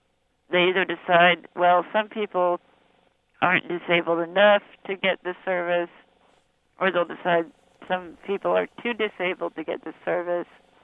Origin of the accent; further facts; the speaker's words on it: Colorado, United States; I don't know very much at all about Illinois politics because I am from Colorado